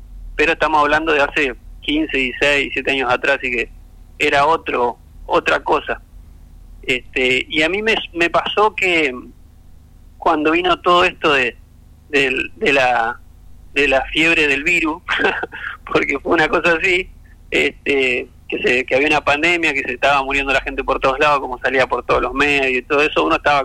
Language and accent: Spanish; Santo Tomé, Santa Fe, Argentina; also born or lived in Entre Ríos; Yo soy de Santo Tomé, Santa Fe, o sea, vivo ahora en Santo Tomé, Santa Fe, pero he vivido en Entre Ríos casi gran parte de mi vida y en varias localidades me he estado trasladando.